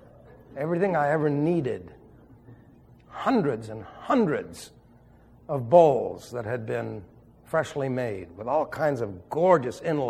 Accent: New York City, New York, United States; I was raised in New York City, so what did I know?

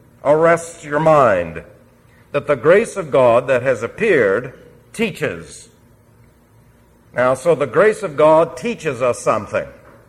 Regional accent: New York City, New York, United States; Now remember, I was raised in New York City, so I never had the opportunity to learn the other side of the picture.

